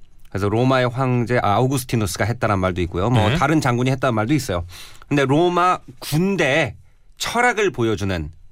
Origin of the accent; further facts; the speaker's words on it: Wonju, Gangwon, South Korea; 제가 이제 원래 원주 출신인데